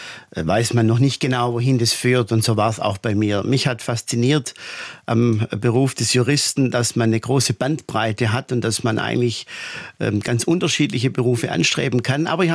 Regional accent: Weingarten, Baden-Württemberg, Germany; In der Tat, ich bin gebürtiger Oberschwabe und natürlich bis heute auch dieser Heimat verbunden.

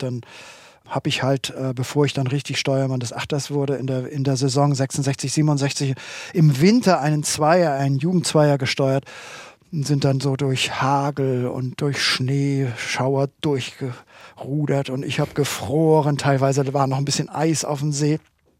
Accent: Ratzeburg, Schleswig-Holstein, Germany; Naja, ich bin ja in Ratzeburg aufgewachsen. Ratzeburg hat Seen.

